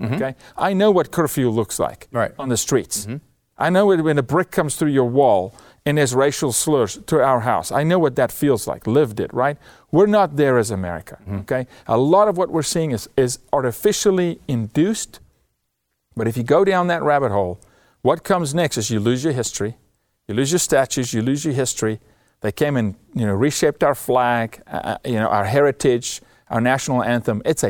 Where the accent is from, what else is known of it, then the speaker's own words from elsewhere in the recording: South Africa; moved away as an adult; I was born and raised in South Africa, first 27 years of my life, raised by a single mother, two siblings, I'm the oldest